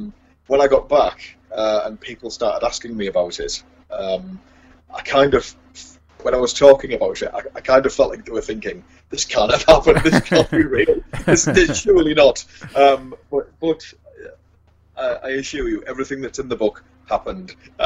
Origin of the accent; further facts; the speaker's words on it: England, United Kingdom; And he said, "Where have you come from?" I said, "England."